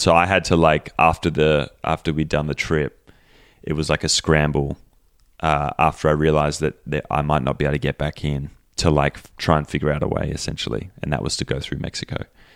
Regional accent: Australia; now in United States; I'm Australian, but I live in the US

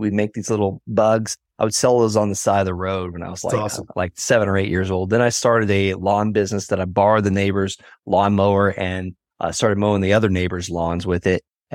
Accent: Okeechobee, Florida, United States; You know what? I'm from Okeechobee, Florida, and we have cattle.

